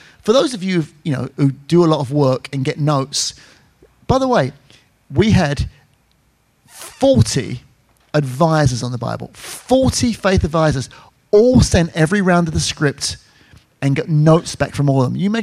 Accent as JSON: {"language": "English", "region": "England", "country": "United Kingdom", "tie": "born or raised there", "also_born_or_lived": "Ireland", "said": "I grew up in England, Rome in Ireland."}